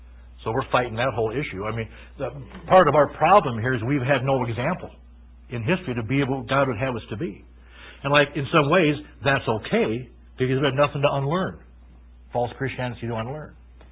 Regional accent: South Dakota, United States; And we're not even from the Northwest. We're from South Dakota.

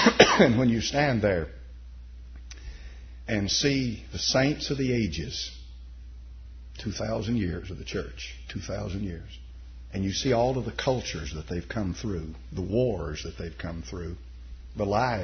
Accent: United States; So, you know, I'm an American.

